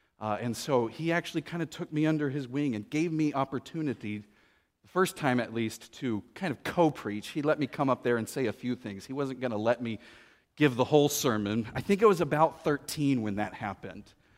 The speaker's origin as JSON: {"language": "English", "town": "Austin", "region": "Texas", "country": "United States", "tie": "born or raised there", "said": "Did I mention I grew up in Austin, Texas?"}